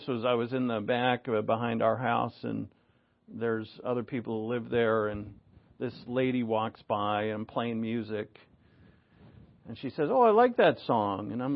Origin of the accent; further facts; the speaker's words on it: New England, United States; This is me. I'm from New England. This is how we all are in New England, by the way.